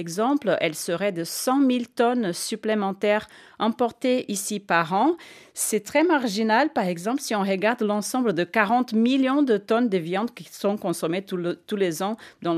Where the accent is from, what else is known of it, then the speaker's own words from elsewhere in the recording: Brazil; Moi, en tant que Brésilienne, je dois dire malheureusement oui, on peut dire ça.